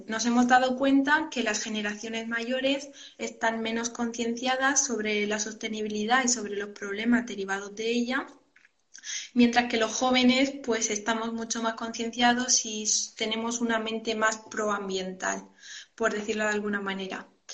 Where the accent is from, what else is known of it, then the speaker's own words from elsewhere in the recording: Region of Murcia, Spain; pues yo soy de Murcia, también hay escasez de agua